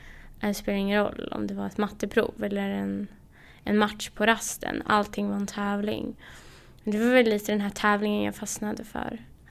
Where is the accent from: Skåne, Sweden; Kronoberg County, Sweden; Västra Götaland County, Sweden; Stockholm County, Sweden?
Stockholm County, Sweden; Vendelsö; jag är ju från Vändelsö då.